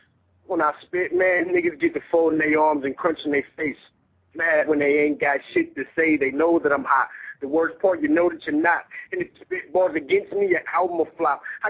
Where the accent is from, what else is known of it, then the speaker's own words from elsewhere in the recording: Inglewood, California, United States; I'm really in the streets. I'm from Inglewood. I'm a park boy.